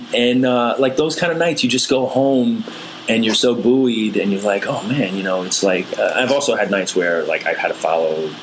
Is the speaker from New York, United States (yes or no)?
yes; Queens, New York, United States; I grew up in Queens